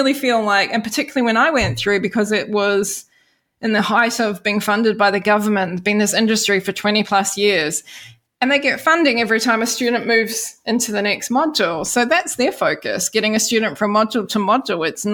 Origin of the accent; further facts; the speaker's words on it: New Zealand; accent: New Zealand; All my New Zealand accent throws them off, but again, I feel stronger and confident that I can bounce back from some of that.